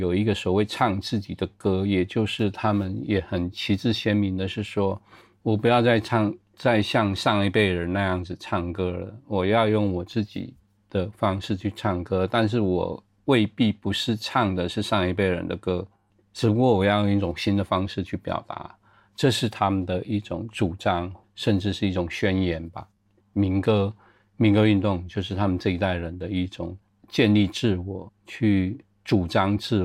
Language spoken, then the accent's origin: Chinese; Taiwan; 你可以说台湾在我小的时候也刚刚开始改革开放吧，你也可以这么讲。比方说我十几岁的时候开始有电视机